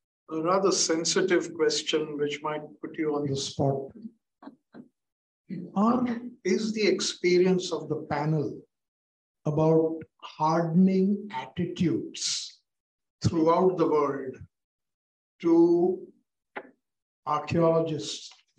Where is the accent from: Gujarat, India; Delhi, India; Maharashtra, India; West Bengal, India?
Maharashtra, India; Mumbai; moved away as an adult; now in Sydney, Australia; I live in Sydney, Australia. … Okay. I'm originally from Bombay, but I've lived in Sydney for 35 years.